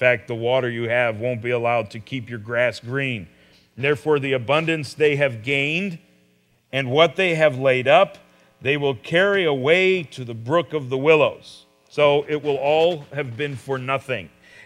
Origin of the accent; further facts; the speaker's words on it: United States; It's just a pride that I have about our country and about being American.